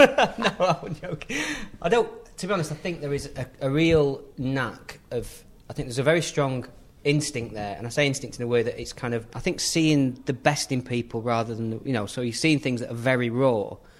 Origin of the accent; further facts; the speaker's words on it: Sheffield, Yorkshire and the Humber, United Kingdom; I'm doing my hometown, Sheffield